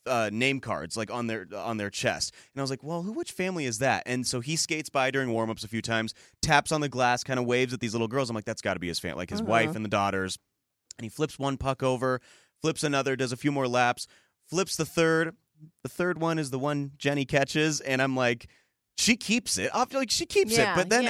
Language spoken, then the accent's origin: English; Pittsburgh, Pennsylvania, United States; The Avs played the Pittsburgh Penguins, which I was, like, torn because obviously I'm from Pittsburgh, but, you know, I love the Avs so much.